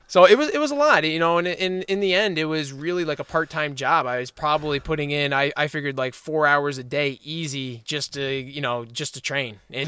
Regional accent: Ticonderoga, New York, United States; It's the start of the 4th of July parade in Ticonderoga, New York, my hometown.

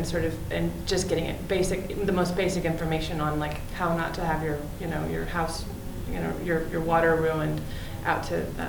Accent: Pennsylvania, United States; I am also from Pennsylvania, and I'm also working very hard on passing the moratorium on fracking in Pennsylvania.

